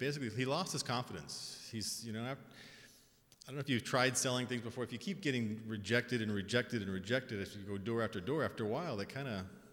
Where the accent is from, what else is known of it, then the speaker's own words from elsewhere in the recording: United States; I think just being an American, you know, being an American is what?